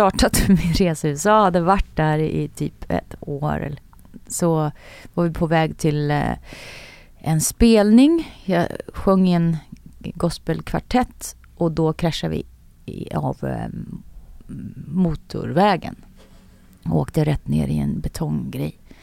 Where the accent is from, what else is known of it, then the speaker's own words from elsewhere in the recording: Nyköping, Södermanland, Sweden; jag är uppvuxen i Nyköping. Men min pappas släkt kommer från Småland. Min pappa kommer från Småland och glasriket och glasbruket och arbetarklassen.